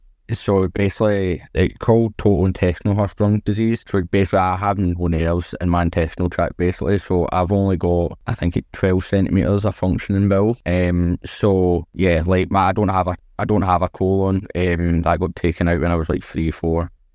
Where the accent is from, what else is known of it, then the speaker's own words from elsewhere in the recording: Greenock, Scotland, United Kingdom; born there; I was born in Inverclyde, which is a hospital in Greenock, which is like, it's not like the main hospital in Glasgow, and kind of like one of the hospitals that's like outside of Glasgow where people go and like have babies